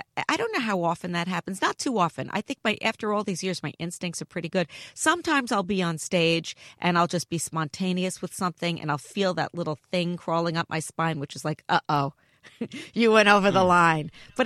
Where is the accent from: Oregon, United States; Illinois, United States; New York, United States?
New York, United States; New York City; I grew up in the Bronx. You know, my grandmother lived on Jerome Avenue and 161st Street. I have my loyalties.